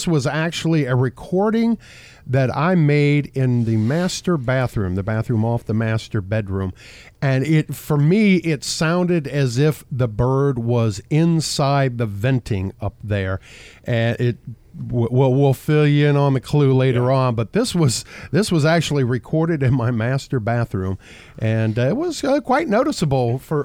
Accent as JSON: {"language": "English", "region": "Ohio", "country": "United States", "tie": "born or raised there", "said": "the Cardinals that I grew up with in Ohio"}